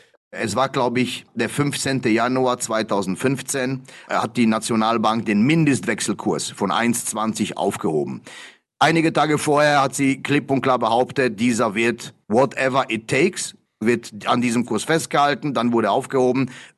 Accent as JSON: {"language": "German", "country": "Germany", "lives_now": "Switzerland", "said": "Also ich bin Deutscher, aber ich lebe hier sehr lange, aber ich schaue doppelt, weil natürlich immer noch mein Herz an Deutschland hängt"}